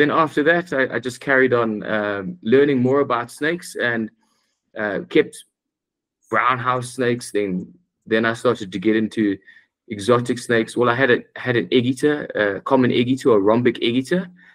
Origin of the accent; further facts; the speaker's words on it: Durban, KwaZulu-Natal, South Africa; And I'm originally from Durban, South Africa.